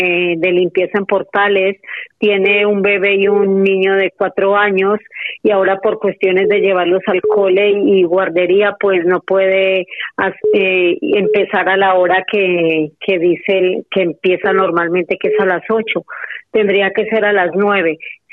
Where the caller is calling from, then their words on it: Madrid, Community of Madrid, Spain; Buenos días … de Madrid.